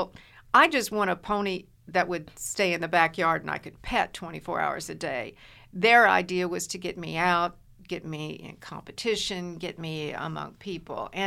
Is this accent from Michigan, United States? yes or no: no; Evansville, Indiana, United States; also born or lived in Henderson; Well, actually, I grew up in Evansville, moved to Henderson when I was the summer before my senior year in high school.